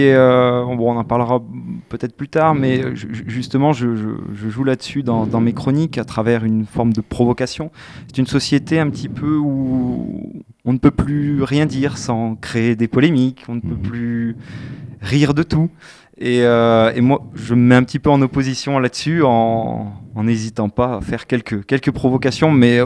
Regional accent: Unieux, Auvergne-Rhône-Alpes, France; 25 ans. Je suis originaire du Mazet-Saint-Voix, mais je suis né à Unieux, où j'ai toujours vécu.

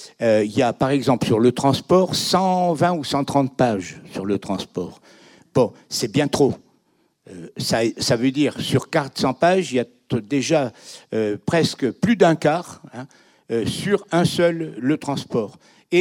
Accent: South-West France, France; moi, je suis du Sud-Ouest, et vous savez, il y a un dicton qui est dans le Sud-Ouest

